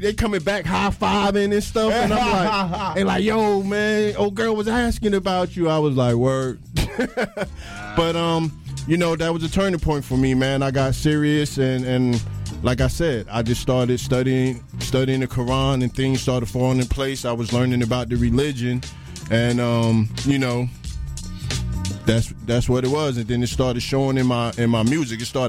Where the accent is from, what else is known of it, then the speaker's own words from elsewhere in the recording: Trenton, New Jersey, United States; I was already looking into the 5% because I'm from Trenton, New Jersey. So it's so many 5%ers and Nation of Islam.